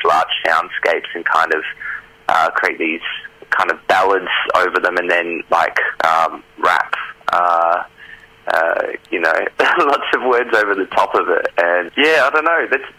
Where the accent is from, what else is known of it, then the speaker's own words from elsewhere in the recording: Adelaide, South Australia, Australia; moved away; I personally started out in theatre, and I moved over from Adelaide to do to get into theatre and acting and so forth.